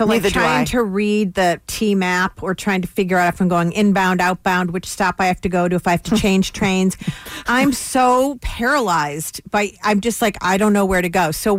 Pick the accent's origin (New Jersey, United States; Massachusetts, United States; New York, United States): Massachusetts, United States; We have no idea how to pay for the train and we are born and raised in Massachusetts.